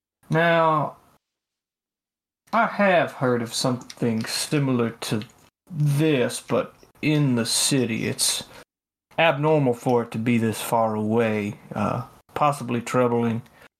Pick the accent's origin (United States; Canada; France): Canada; I'm Canadian, sir. That means nothing to me.